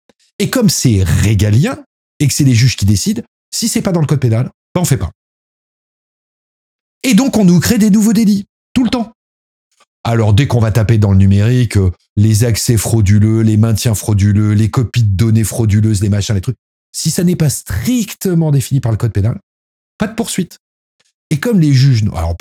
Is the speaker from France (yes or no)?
yes; France; ici en France, si c'est pas interdit, c'est autorisé.